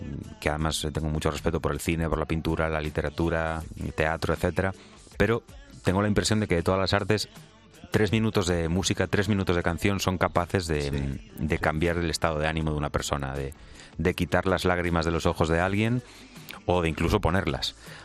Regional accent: Santiago de Compostela, Galicia, Spain; Pues lo principal es el acento, ya de primeras, que me acompaña siempre. Y lo segundo, yo creo que siempre llevo la típica palabra que se dice que es como muy gallega, que es la morriña.

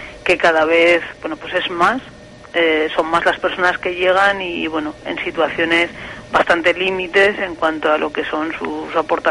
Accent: Galisteo, Extremadura, Spain; Sí, en Galisteo, es que yo soy de Galisteo

